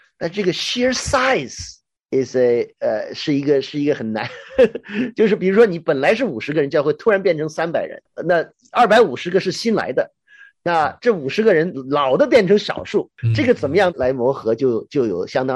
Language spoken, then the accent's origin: Chinese; Hong Kong; now in United Kingdom; 虽然我们是香港来的，但是到了这里，在异地他乡